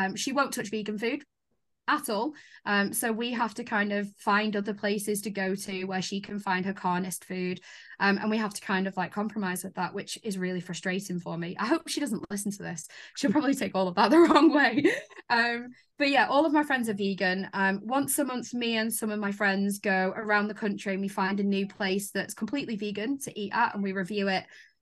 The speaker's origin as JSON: {"language": "English", "town": "Bristol", "region": "South West England", "country": "United Kingdom", "tie": "born or raised there", "also_born_or_lived": "St Helens / Preston", "accent": "Bristolian", "said": "I grew up in Bristol and then moved to St. Helens, and then I went to uni in Preston. I've lost the Bristolian twang, thankfully, although Sloider does come out soon sometimes. And I think Preston has fine-tuned the St. Helens out of me."}